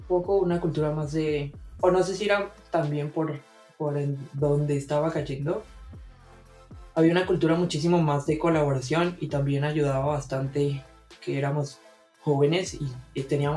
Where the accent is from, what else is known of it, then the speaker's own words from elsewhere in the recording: Cundinamarca, Colombia; now in Mexico City, Mexico; yo en realidad no soy de Bogotá. Okay. Yo soy de un pueblo cerca de Bogotá, pero yo viví en Bogotá 7 años, y el próximo año ya cumplo 8 años acá.